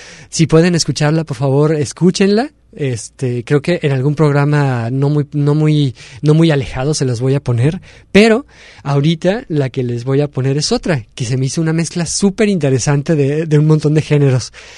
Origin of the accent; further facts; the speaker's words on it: Guadalajara, Jalisco, Mexico; son de Guadalajara, de mi tierra natal.